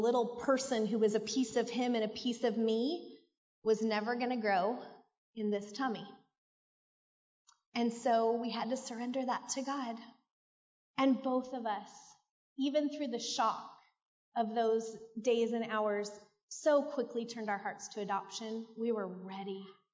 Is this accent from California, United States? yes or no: yes; Newcastle, California, United States; And I was born and raised in Newcastle, California, the only child of two teachers.